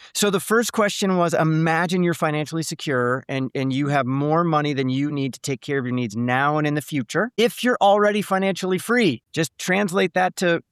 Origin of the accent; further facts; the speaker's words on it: Midwest, United States; You know, you like in back where I grew up in the Midwest, we always mowed the yard.